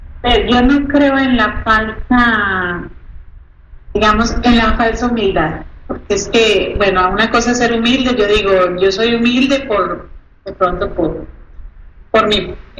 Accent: Medellín, Antioquia, Colombia; O sea, para mí, Antioquia, Medellín, es de lo mejor que hay.

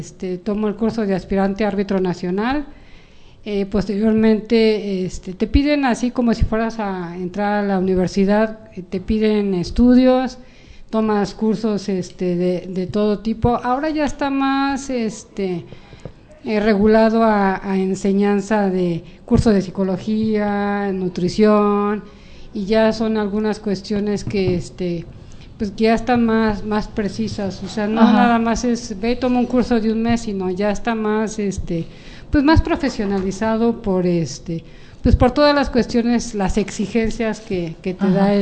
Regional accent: Mexico City, Mexico; yo viví algunos años en mi etapa de mi niñez y mi adolescencia en los Dinamos. Ajá. De ahí, bueno, nos trasladan a otros lugares donde actualmente vivo, que es igual en Magdalena Contreras.

